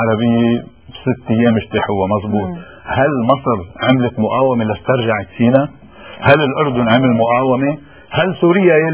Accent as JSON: {"language": "Arabic", "region": "Akkar", "country": "Lebanon", "tie": "born or raised there", "said": "انا من عكار من اخر ضيعة بعكار على حدود"}